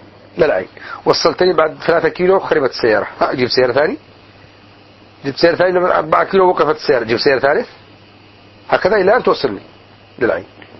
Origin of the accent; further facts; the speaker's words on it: Yemen; ما عندكم حمامات هنا وعندنا باليمن بكل مكان حمام